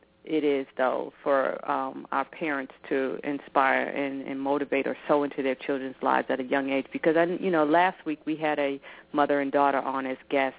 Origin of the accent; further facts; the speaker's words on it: New York, United States; when my parents worked when we, you know, were growing up in New York.